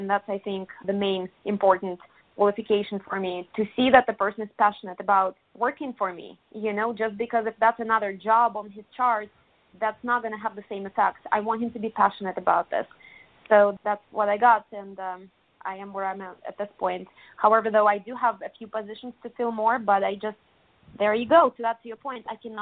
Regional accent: Russia; My dad, he used to be a professional soccer player, and I'm from Russia.

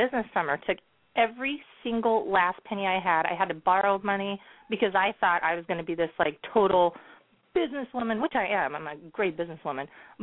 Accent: Kansas, United States; I'm from Kansas originally. I love country.

